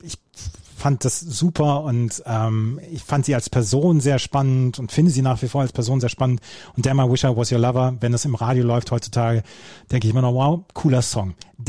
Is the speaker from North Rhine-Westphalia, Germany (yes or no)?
yes; Minden, North Rhine-Westphalia, Germany; Wir in Ostwestfalen, wir wussten, was gut ist.